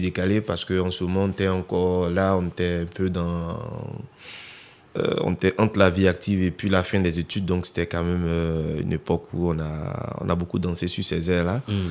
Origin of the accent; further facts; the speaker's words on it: Bondoukou, Zanzan, Côte d’Ivoire; also born or lived in Yamoussoukro / Morophée; Donc, j'ai grandi à Morophée, ma tendre enfance à Morophée, avant que mes parents n'aménagent à Bondoukou, dans le nord-est de la Côte d'Ivoire, pardon. Et j'ai fait tout mon parcours là-bas jusqu'au bac.